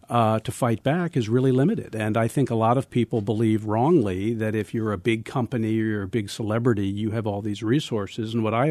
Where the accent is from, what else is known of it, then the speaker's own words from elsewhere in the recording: New Jersey, United States; I learned the term as a kid growing up in South Jersey.